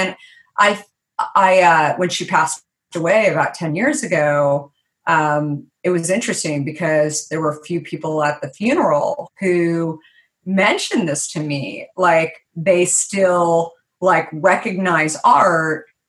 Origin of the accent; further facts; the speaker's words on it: Arizona, United States; when I was growing up in Arizona, my mom was, she was, right when I went to kindergarten, she was substitute teaching